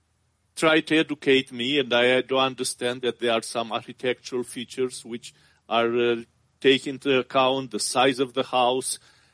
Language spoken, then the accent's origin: English; Canada; being Canadian and not fully U.S. residents yet.